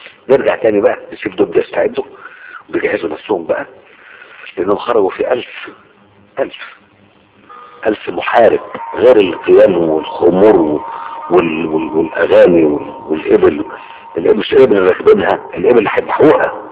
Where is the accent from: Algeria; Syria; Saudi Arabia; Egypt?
Egypt; تعال بص عندنا في مصر الفلاحين في الدلتا وجه واحد